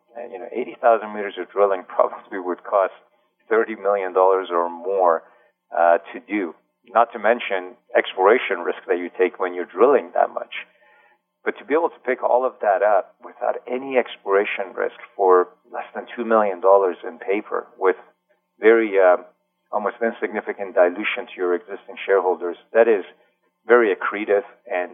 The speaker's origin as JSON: {"language": "English", "country": "Canada", "said": "I'm Canadian"}